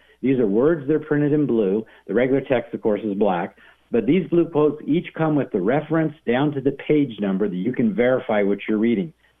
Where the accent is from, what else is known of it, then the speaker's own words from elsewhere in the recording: Arizona, United States; Most of your petrified wood, I'm from Arizona originally. We have the largest petrified forest in the whole world that's been preserved there.